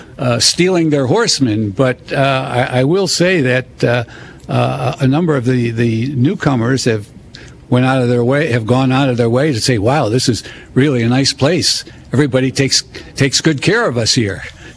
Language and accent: English; Rochester, New York, United States; Well, I'm originally from New York, so I don't speak Southern, but I'm learning.